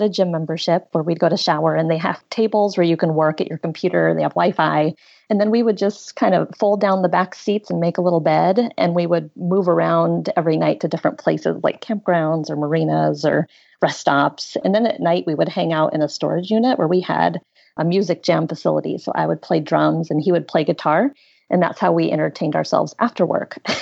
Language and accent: English; Portland, Oregon, United States; So I grew up in Portland, Oregon, and I started out as a radio news reporter, and I did that for 14 years.